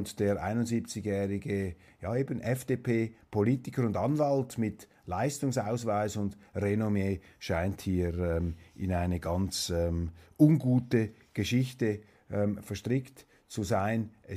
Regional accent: Switzerland; Wir sagen bei Weltwoche Daily, hören wir doch auf als Schweizer. Wir haben ja sowieso keine Vorstellung davon, was es heißt, so ein großes Land zu führen.

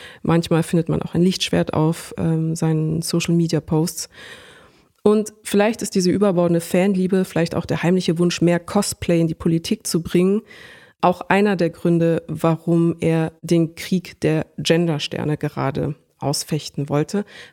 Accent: Munich, Bavaria, Germany; ich als Münchnerin

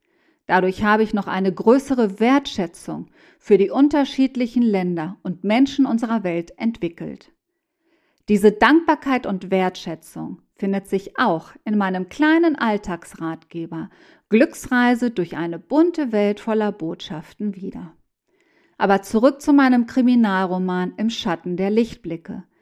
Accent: Mexico; Vielleicht sollte ich mir die Zeit geben und mich gedanklich von meiner Heimat ein wenig lösen.

